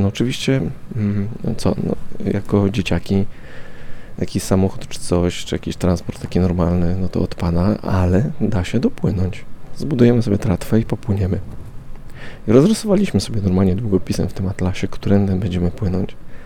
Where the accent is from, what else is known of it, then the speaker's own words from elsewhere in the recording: Warsaw, Masovian Voivodeship, Poland; Wychowywałem się w Warszawie na Jelonkach. No i tam takie blokowiska były, takie jedne z pierwszych.